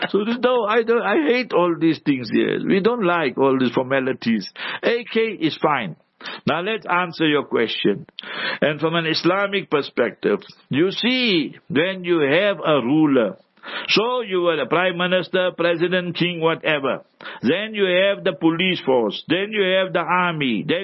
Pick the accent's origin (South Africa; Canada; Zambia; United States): South Africa; I said, I'm a South African, I'm a tourist here.